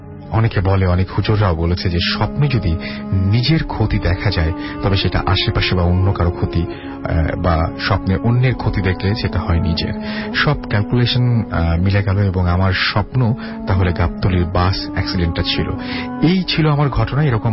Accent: Sunamganj, Sylhet Division, Bangladesh; আমার গ্রামের বাড়ি সিলেট সুনামগঞ্জ।

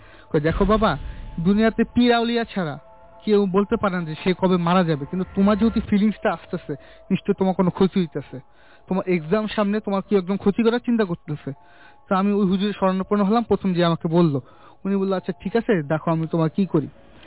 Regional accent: Narayanganj, Dhaka Division, Bangladesh; আমি ডেমরা থেকে এসেছি, ডেমরা নারায়ণগঞ্জ।

